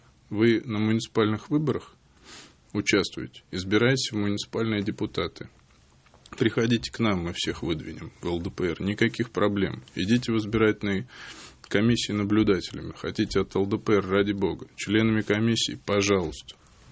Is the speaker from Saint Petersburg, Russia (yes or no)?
no; Samara, Samara Oblast, Russia; now in Moscow, Russia; я из Самары и живу в Москве всего 2 года. Хотя, скажу честно, с 2000 года, даже раньше, еще будучи фехтовальщиком, я в Москве был, ну, практически каждый месяц.